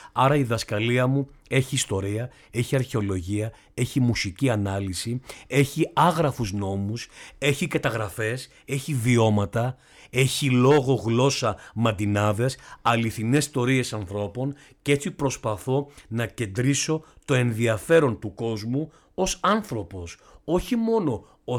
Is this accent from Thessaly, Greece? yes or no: no; Crete, Greece; Ναι, μπορώ να φορέσω μια φορεσιά και να δείξω ότι είμαι από την Κρήτη